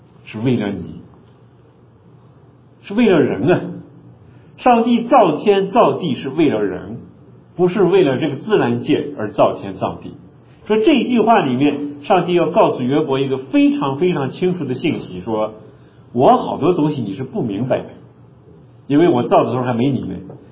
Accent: Canada; 我们今天说下雪呢，我们加拿大人被下雪

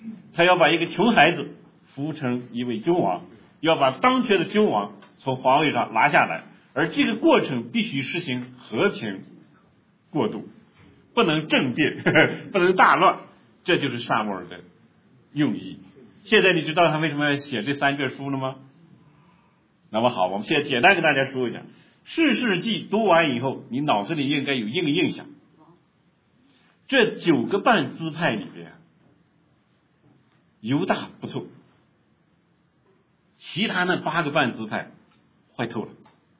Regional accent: Northeast China, China; accent: Northeastern Mandarin; 我们东北话叫什么？老儿子是吧？

